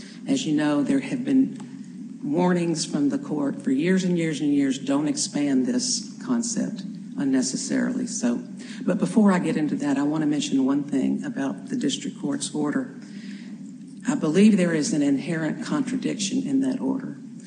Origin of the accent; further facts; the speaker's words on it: Montgomery, Alabama, United States; And by the way, I am from Montgomery, so if you wanted to go to Montgomery, that would have been all right.